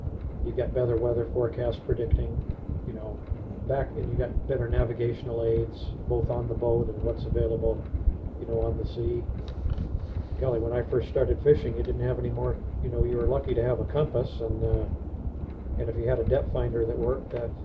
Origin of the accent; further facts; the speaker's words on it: Cordova, Alaska, United States; You know, and when you're born and raised in Cordova, those are really eye-opening experiences.